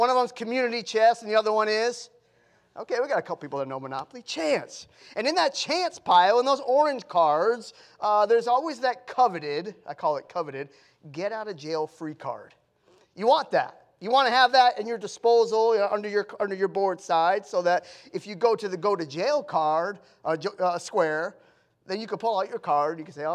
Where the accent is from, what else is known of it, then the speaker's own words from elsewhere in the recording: New England, United States; now in Texas, United States; But we were born and raised in New England.